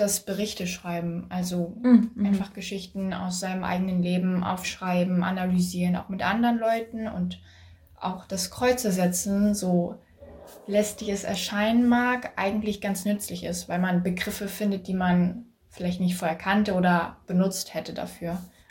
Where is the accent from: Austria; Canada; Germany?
Germany; Schleswig-Holstein; Ich bin aus Schleswig-Holstein